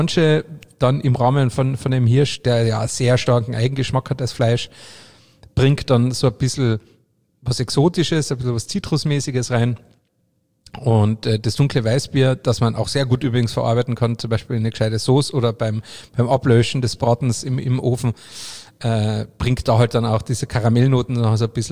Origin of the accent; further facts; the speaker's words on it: Carinthia, Austria; bei uns daheim in Kärnten, bei uns im Mölcher, sehr traditioneller zu Weihnachten oder um Jahreswechsel herum